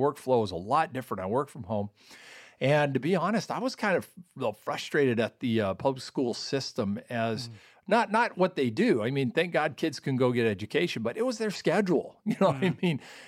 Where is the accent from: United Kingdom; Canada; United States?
Canada; born there; My folks are from the States, but when I was before I was born, they moved to Canada, started a Christian school. I was born in Canada